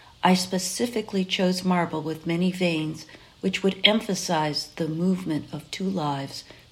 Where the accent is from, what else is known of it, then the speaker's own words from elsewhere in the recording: Colorado, United States; The marble is from my home state of Colorado.